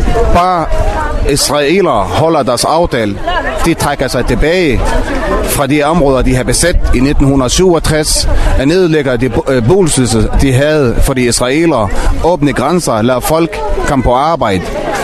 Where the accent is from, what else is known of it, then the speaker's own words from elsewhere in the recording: Lebanon; now in Denmark; Jeg er palæstinenser fra Libanon, som har boet i 25 år i Danmark.